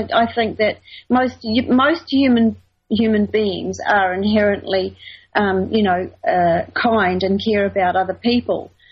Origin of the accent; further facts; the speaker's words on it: New Zealand; also born or lived in England; I was born in England, and I grew up in New Zealand